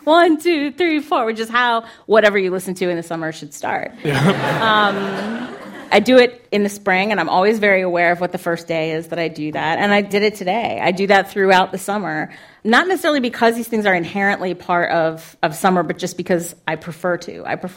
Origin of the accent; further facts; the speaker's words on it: Pennsylvania, United States; You know, I grew up outside Philadelphia where there are seasons, like where there's a pretty regular seasonality.